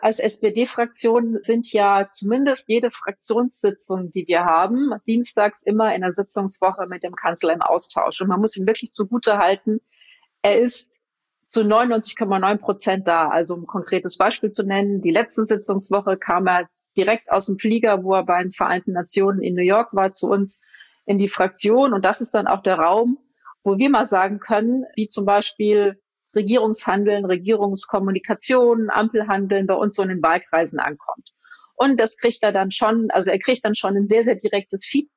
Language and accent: German; Hamburg, Germany; Da wir ja als Hamburger, Hamburgerinnen und Hamburger miteinander reden